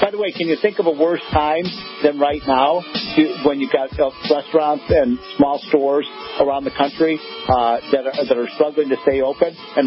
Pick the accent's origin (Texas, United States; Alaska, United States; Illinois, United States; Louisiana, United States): Illinois, United States; my home state of Illinois, J.B. Pritzker.